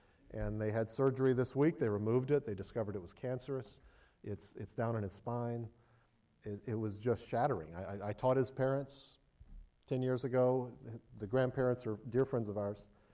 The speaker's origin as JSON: {"language": "English", "country": "United States", "said": "And while I'm proud to be an American, my being an American falls way below my being a citizen of heaven"}